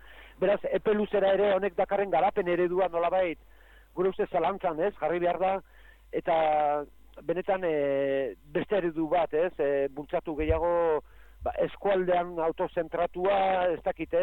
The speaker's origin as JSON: {"language": "Basque", "region": "Basque Country", "country": "Spain", "said": "ni Gipuzkoarra naiz"}